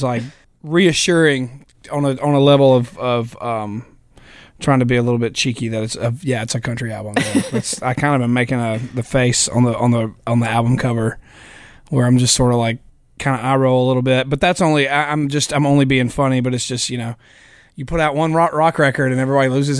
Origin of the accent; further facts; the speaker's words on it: Mississippi, United States; I'm from Mississippi.